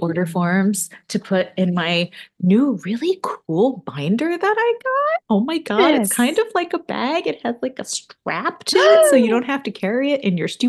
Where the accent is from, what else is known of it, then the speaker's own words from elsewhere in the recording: United States; Yeah, I grew up in America, but I was in Catholic and or private school most of my academic life, including college.